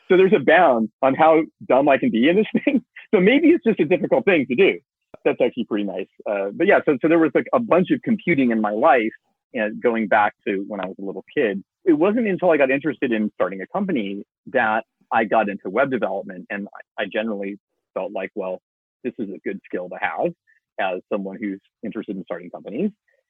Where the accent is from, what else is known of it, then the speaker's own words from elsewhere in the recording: California, United States; I grew up in Southern California, so it was nice to be back home.